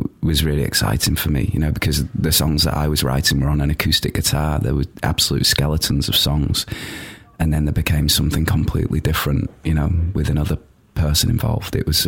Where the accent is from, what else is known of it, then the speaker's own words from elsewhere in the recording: Manchester, North West England, United Kingdom; now in Germany; we're from Manchester and we love that city